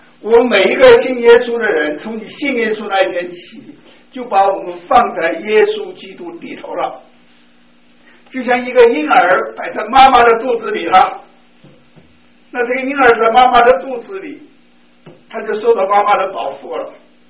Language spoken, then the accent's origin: Chinese; China; now in Canada; 既然我们中国人到了加拿大来了，你入了加拿大籍了，但是你的遗传，你的血统是什么？还是黄种人的血统，对不对？